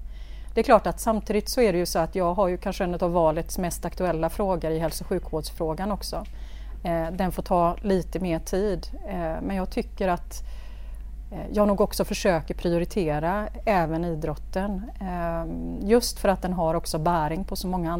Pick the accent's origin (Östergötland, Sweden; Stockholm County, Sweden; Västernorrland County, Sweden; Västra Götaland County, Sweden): Västra Götaland County, Sweden; Gothenburg; Jag är ju göteborgare, uppväxt i Bergsjön.